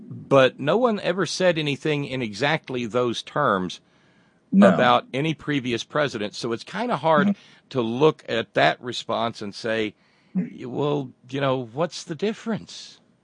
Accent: Alabama, United States; because I was Southern born and I'm born and raised in Alabama. I live in Appalachia.

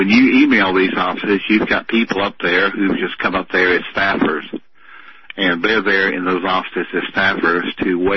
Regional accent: South Carolina, United States; And, of course, I witnessed a lot of this myself growing up in South Carolina.

